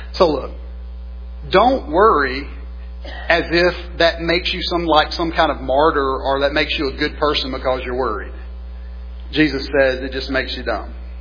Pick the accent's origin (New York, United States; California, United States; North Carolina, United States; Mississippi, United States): Mississippi, United States; You know, growing up in South Mississippi, if you said something just dumb or stupid, you'd very likely get a sarcastic comment back.